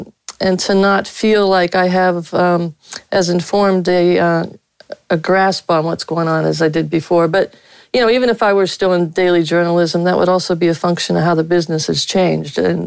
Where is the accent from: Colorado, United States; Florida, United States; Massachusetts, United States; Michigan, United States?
Michigan, United States; Detroit; And they said, oh, damn, because I was from Detroit and my first name, they thought I was black.